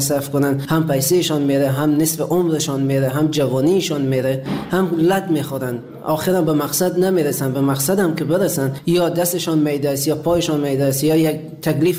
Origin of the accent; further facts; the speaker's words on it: Afghanistan; moved away as an adult; حدود 3.5-4 سال میشه از افغانستان اومدم بیرون.